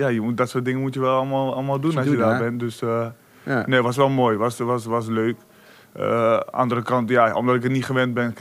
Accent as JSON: {"language": "Dutch", "country": "Netherlands", "tie": "born or raised there", "said": "Maar ik ben in Nederland geboren. Dus en ik ben naar Nederland. Ben in Nederland naar school gegaan."}